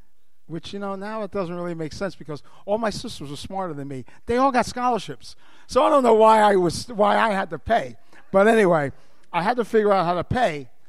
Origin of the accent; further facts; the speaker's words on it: New York City, New York, United States; I was a kid growing up in New York City, in Queens.